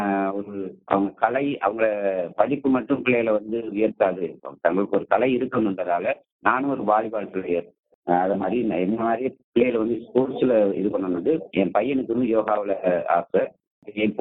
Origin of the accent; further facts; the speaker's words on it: Nanattan, Northern Province, Sri Lanka; now in India; இலங்கையில் மன்னார் மாவட்டம் நானாட்டினை சேர்ந்தவன். நான் பிறந்து வளர்ந்தது எல்லாம் இலங்கையில். இலங்கையில் நடந்த இணைப்பு பிரச்சனை காரணமாக 1990 20 எனது தாய் தந்தையார்கள் எங்களை இந்தியாவுக்கு அழைத்து வந்து விட்டார்கள்.